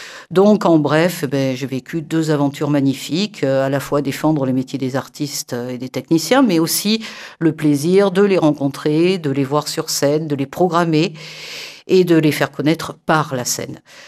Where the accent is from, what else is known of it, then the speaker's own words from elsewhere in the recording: Dax, Nouvelle-Aquitaine, France; born there; Ben, je suis née à Dax. Aïe, aïe, aïe. Oui, un peu cul rouge pour les Montois, mais il faut bien être né quelque part, comme dit le forestier. Hein. Donc, mère d'Acquoise, père Limougeaud.